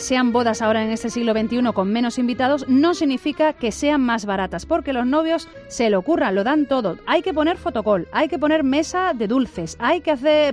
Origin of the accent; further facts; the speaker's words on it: Álora, Andalusia, Spain; en mi pueblo, en Álora